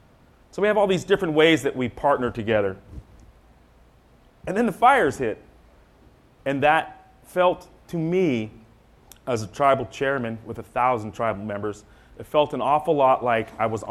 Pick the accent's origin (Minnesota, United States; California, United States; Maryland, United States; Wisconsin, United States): California, United States; Santa Rosa; By the way, I grew up on Orchard Street, Santa Rosa High School. Go Panthers.